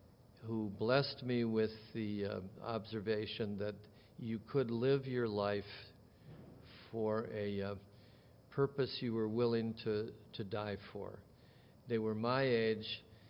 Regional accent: Wisconsin, United States; also born or lived in Michigan; Irish Catholic, immigration, dispossession, you know, the works. Growing up in Wisconsin and Michigan, my father for Joe McCarthy, my mother for Adlai Stevenson, I had to learn it all myself.

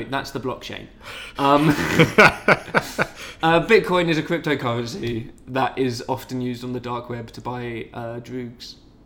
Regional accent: United Kingdom; There's a photo of me with, like, a Union Jack badge on my jacket. I used to be really proud of being British.

